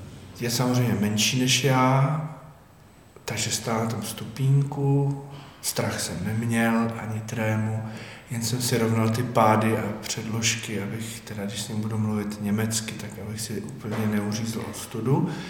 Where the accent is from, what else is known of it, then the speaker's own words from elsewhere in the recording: Litoměřice, Ústí nad Labem Region, Czechia; když jsem řekl, že jsem z Litoměřic